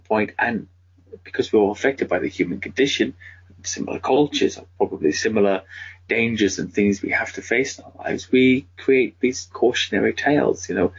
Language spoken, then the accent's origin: English; United Kingdom; For me, I mean, I'm 47 years old, so for me it is Nessie. I'm British as well, so that was the big one that was most accessible, I think, here.